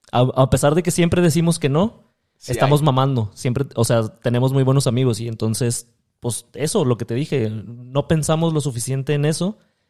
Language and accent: Spanish; Mexico; Nos invitan a jugar y somos los mexicanos.